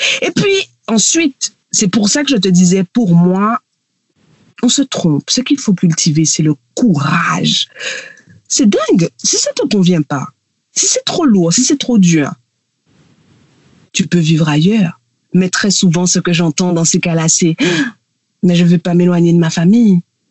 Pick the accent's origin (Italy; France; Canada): France; Guadeloupe; now in Réunion, France; je suis guadeloupéenne et je vis à La Réunion.